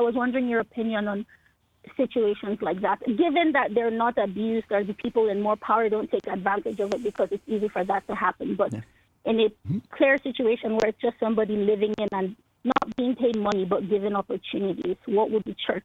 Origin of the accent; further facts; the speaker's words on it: Nigeria; I'm Nigerian, West Africa.